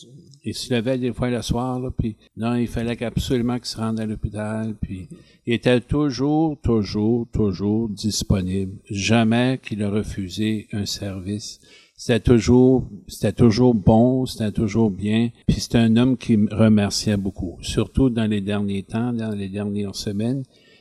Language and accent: French; Grand Falls, New Brunswick, Canada; C'était pas ma paroisse, puis c'était la paroisse voisine, chez nous à Grand-Sault.